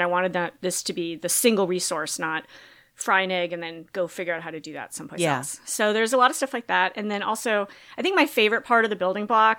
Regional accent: Minneapolis, Minnesota, United States; I grew up in Minneapolis.

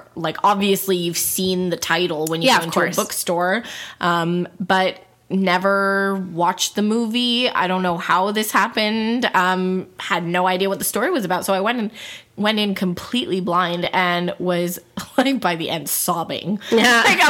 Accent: Canada; Also, we're Canadian.

